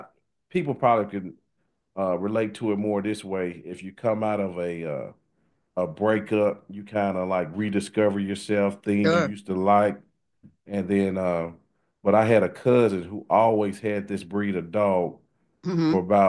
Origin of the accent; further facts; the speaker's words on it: Arkansas, United States; moved in the area I am now, because I'm from Central Arkansas.